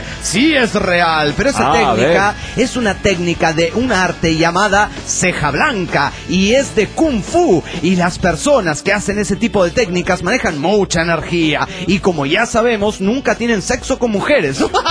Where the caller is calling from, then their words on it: San Pedro Sula, Cortés, Honduras; Les escribo de San Pedro Sula, Honduras, así que soy de San Pedrano. ¿Cómo andan?